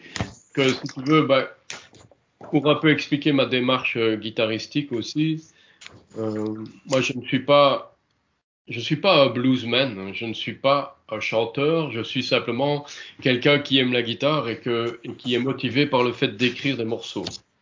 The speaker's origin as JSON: {"language": "French", "town": "Verviers", "region": "Wallonia", "country": "Belgium", "tie": "born or raised there", "said": "morceau que j'ai écrit pour ma ville natale, qui est Verviers"}